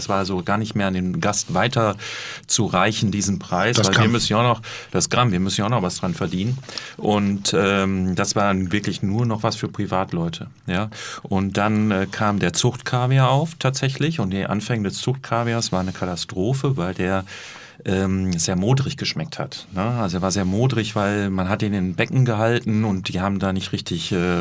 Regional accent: North Rhine-Westphalia, Germany

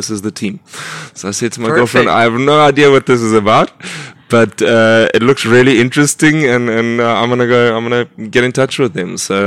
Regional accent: South Africa; So as a South African, obviously got a bit of a passion for the developing world and a lot of the problems there.

